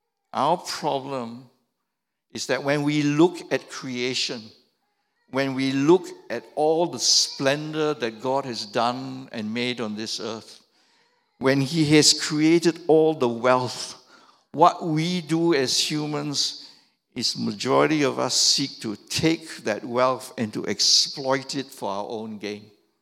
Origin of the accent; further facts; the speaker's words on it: Malaysia; You know, I remember growing up in Malaysia